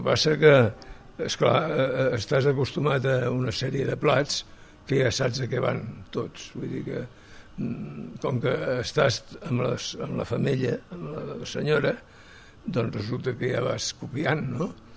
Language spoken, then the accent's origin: Catalan; Sabadell, Catalonia, Spain; Vaig néixer a Sabadell i m'he criat molts anys allà, en els jutjats.